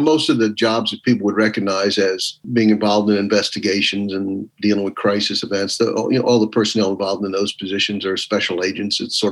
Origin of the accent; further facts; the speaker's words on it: Florida, United States; I got transferred back to my hometown in Florida.